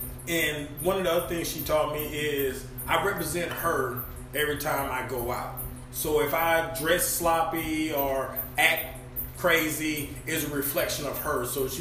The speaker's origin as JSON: {"language": "English", "town": "Klein", "region": "Texas", "country": "United States", "tie": "born or raised there", "said": "I grew up in the Klein area. I went to, like I said, Klein Forest."}